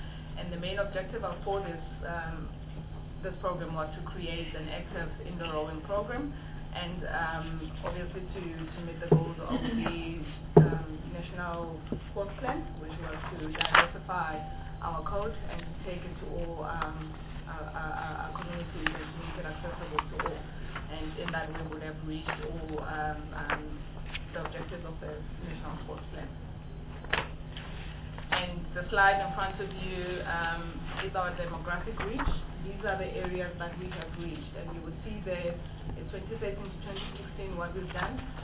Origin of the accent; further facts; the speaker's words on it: Jerere, Limpopo, South Africa; born and bred in Jerere from the greater far north of Limpopo. A Venda girl, village girl